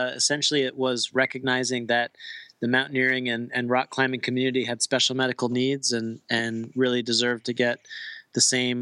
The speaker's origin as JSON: {"language": "English", "region": "New England", "country": "United States", "tie": "born or raised there", "said": "But I grew up here in New England, so it's a nice way to come home"}